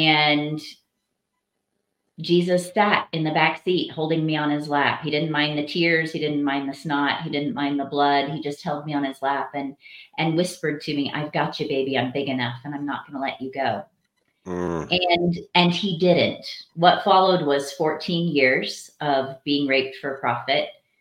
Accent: Missouri, United States; I grew up in the Midwest. A lot of people would call it the buckle of the Bible Belt, Southwest Missouri.

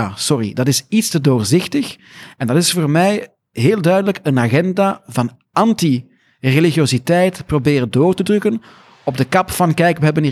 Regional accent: Belgium; Ja, ik heb wel een dubbele nationaliteit omdat mijn vader Brits is, dus ik ben een Brit en een Belg.

